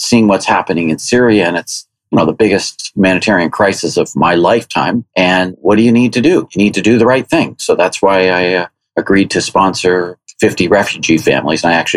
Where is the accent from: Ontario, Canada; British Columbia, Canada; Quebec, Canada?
Ontario, Canada; Guelph; It happened to be in my hometown where I live in Guelph, Ontario.